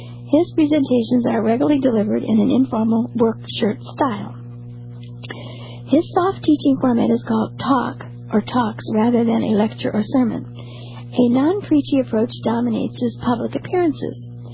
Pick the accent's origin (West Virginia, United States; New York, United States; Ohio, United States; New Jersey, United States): Ohio, United States; moved away as an adult; So I'm from Ohio, and somehow that flipped into there, and I haven't been living in Ohio for most of my married life, which is 60 years.